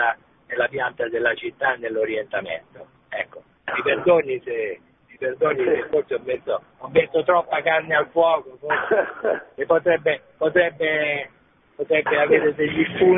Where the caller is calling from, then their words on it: Rome, Lazio, Italy; Siamo da Roma … sono un medico.